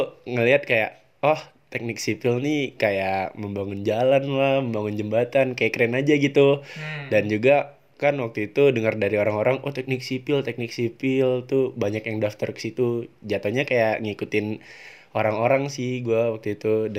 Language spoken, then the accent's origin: Indonesian; West Kalimantan, Indonesia; Gue berasal dari Kalimantan Barat.